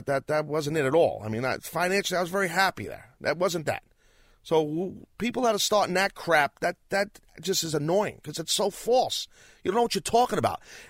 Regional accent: United States; Okay, when I say some other country, I'm an American.

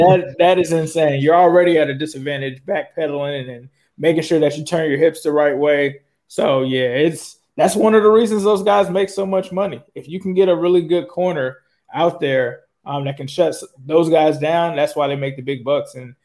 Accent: Ohio, United States; also born or lived in California; Because I'm originally from Ohio. My parents got a divorce. And so when they got a divorce, my mom moved us out to California.

